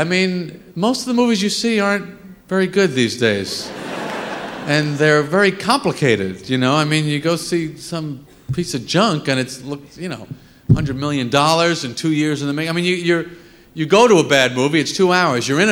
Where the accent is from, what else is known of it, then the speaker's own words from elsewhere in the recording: Massapequa, New York, United States; Yes, I am from Massapequa. Massapequa is a town on Long Island I'm sure you may have heard of.